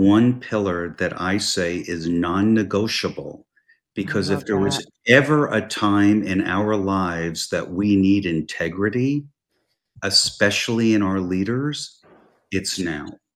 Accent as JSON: {"language": "English", "region": "New Jersey", "country": "United States", "tie": "born or raised there", "said": "I ran for city council in the town I grew up in New Jersey."}